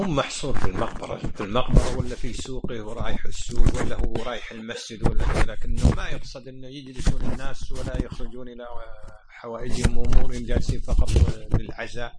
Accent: Kuwait; ضعف التجارة اللؤلؤ عندنا في الخليج عموما وفي الكويت خصوصا

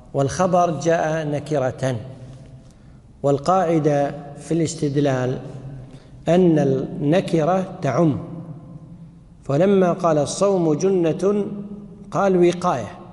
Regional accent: Kuwait; عندنا بالكويت

